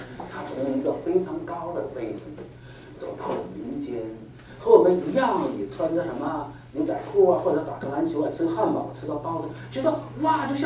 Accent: Beijing, China; now in United States; 在我是从中国来的啊，我来美国之前呢，我生活在北京

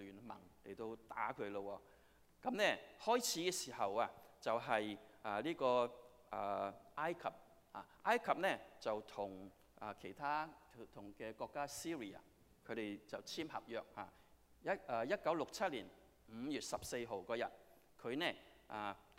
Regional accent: Guangdong, China; now in United States; 我哋都係廣東人啊，美國嚟。

